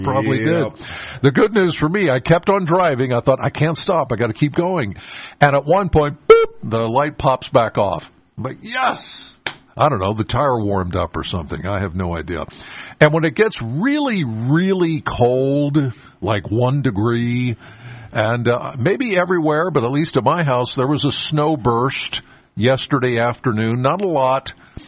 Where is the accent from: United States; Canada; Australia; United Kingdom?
United States; Penns Valley, Pennsylvania; I'm from Penns Valley, so I got about a half-hour drive into the studio.